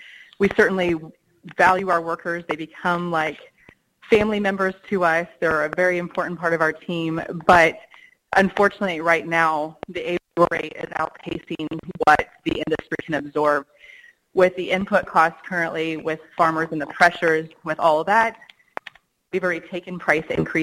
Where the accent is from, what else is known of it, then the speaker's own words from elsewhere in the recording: Kansas, United States; I'm from Northwest Kansas. My husband, Ryan, and I have a grain farm there, but our major focus is our custom harvest.